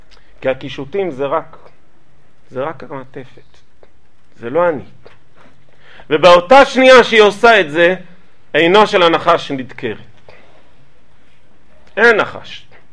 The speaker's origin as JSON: {"language": "Hebrew", "town": "Jerusalem", "region": "Jerusalem District", "country": "Israel", "said": "זה לא עלה לי לראש, אני ירושלמית."}